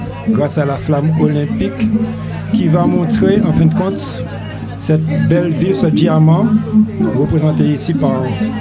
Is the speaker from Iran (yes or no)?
no; Martinique; born there; je suis né en Martinique. Mes parents sont de Sainte-Marie.